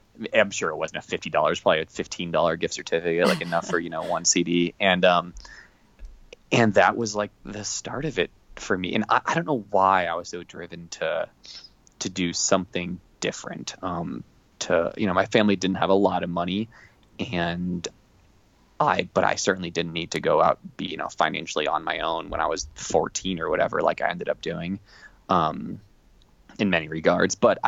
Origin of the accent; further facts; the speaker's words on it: Ohio, United States; I'm a kid from Ohio who's skiing every day.